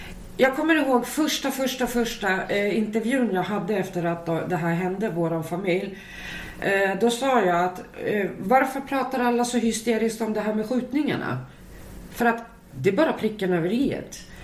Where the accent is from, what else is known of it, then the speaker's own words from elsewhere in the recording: Stockholm, Stockholm County, Sweden; Ja, jag är uppvuxen i Rinkeby.